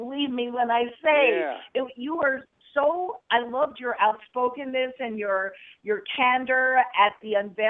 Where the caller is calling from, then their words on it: New York City, New York, United States; No, I'm calling from New York City.